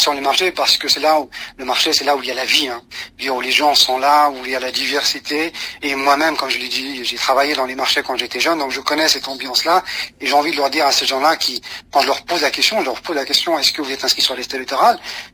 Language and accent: French; France; La France, c'est aussi manger du couscous, boire du thé et … Et je suis français.